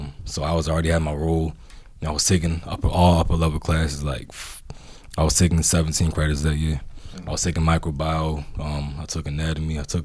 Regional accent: Baltimore, Maryland, United States; also born or lived in Atlanta, United States / Cameroon; So I was born in Atlanta, came to Maryland for a little bit, went back, went to Cameroon for a couple years. I came back, moved to Baltimore when I was like 5 years old.

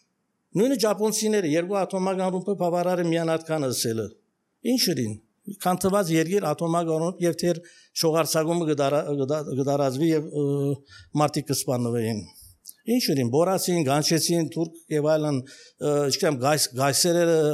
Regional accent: Yerevan, Armenia; Երևանից եմ

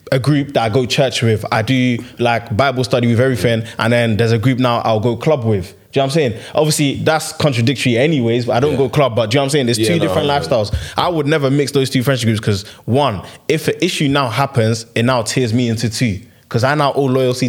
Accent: Nigeria; I'm from Nigeria.

